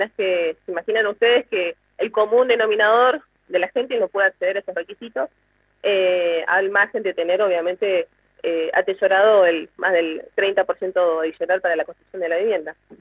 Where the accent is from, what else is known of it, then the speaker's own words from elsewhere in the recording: Río Negro, Argentina; Yo soy del Alto Valle y es preocupante no solo los niveles de desocupación